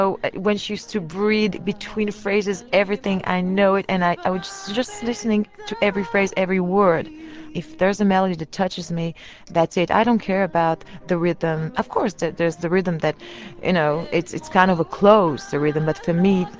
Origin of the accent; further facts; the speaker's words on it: Israel; English is a second language; I've born and raised in Israel, in a very, very mixed and huge, large culture. My mother is Egyptian, my father is Moroccan, but originally my father is originally from Spain.